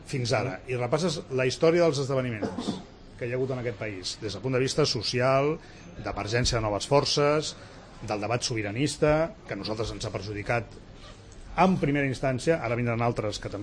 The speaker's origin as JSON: {"language": "Catalan", "town": "Barcelona", "region": "Catalonia", "country": "Spain", "said": "jo sóc del Baix Guinardó, que tothom diu, on està això, no? Doncs és un barri petit sí, que hi ha entre el Guinardó"}